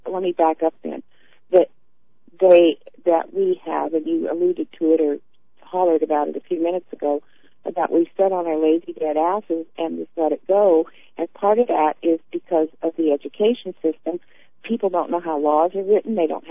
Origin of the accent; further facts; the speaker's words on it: Montana, United States; And I was raised in Montana